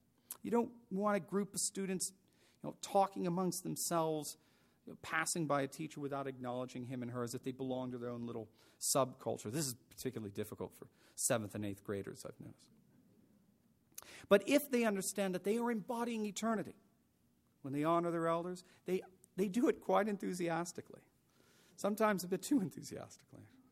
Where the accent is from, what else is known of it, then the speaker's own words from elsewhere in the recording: New Haven, Connecticut, United States; I grew up around Yale University, which represents the most beautiful architecture in New Haven.